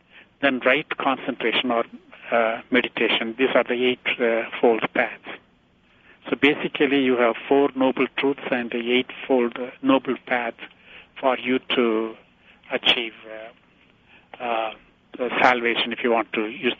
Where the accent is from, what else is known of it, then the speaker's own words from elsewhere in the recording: India; I'm from India, we as children used to play snake and ladder.